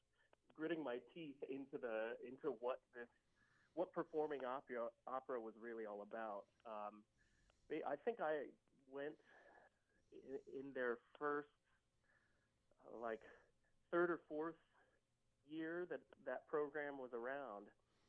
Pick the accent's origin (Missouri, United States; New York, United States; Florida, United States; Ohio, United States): Ohio, United States; Sidney; I grew up in Sidney, Ohio, which is about 45 minutes north of Dayton, Ohio